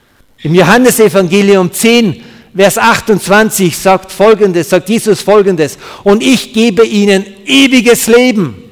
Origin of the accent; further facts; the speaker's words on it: Upper Austria, Austria; now in Burghausen, Germany; Aber wir kommen beide aus Oberösterreich, also nicht weit von hier. Ich bin geboren in einem kleinen Dorf an der Grenze vom Inn und meine Frau kommt aus Braunau am Inn. Deswegen war auch es naheliegend, dass wir nach Burghausen gezogen sind